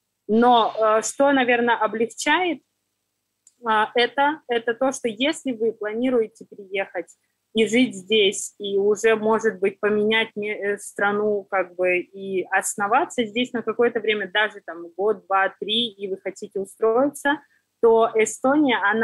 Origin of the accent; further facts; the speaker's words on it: Siberia, Russia; now in Estonia; Я сама из Сибири, где очень люди нараспашку, душой очень просты.